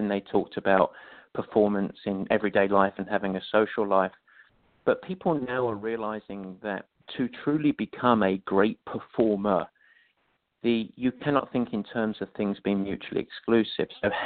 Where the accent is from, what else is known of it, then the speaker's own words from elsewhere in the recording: England, United Kingdom; moved away as an adult; now in United States; I'm obviously not from the States, although I've lived here now longer than I spent growing up in England.